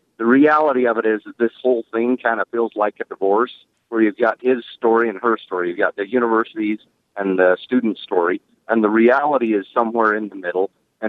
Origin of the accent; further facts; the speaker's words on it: Rexburg, Idaho, United States; I'll be honest with you. I'm from Rexburg, and it seems like that's my circle of influence.